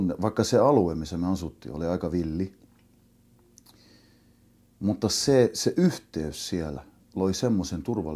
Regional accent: Märsta, Stockholm County, Sweden; Sitten siellä Märstässä, missä mä olen syntynyt ja kasvanut

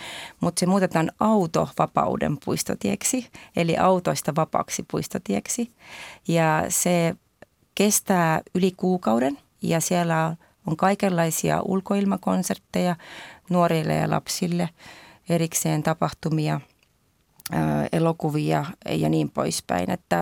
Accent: South Estonia, Estonia; Finnish is a second language; Minä kun olen Etelä-Virosta kotoisin, minä tietysti pidän hyvin paljon kotiseudun ruuasta.

